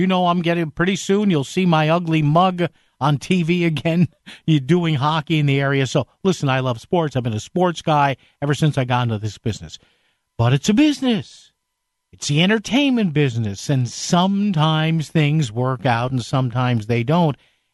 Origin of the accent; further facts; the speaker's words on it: Connecticut, United States; with all due respect to the great state of Connecticut, my home state, I'm not going anywhere as I retire here in a few years.